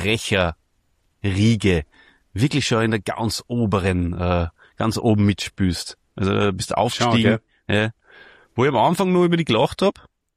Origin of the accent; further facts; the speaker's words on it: Austria; ich tue mir als Österreicher natürlich ein bisschen schwer mit diesem Wort.